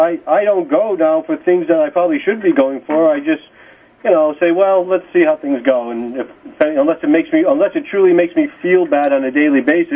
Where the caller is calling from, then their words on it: Bridgeport, Connecticut, United States; I am from Bridgeport, longtime listener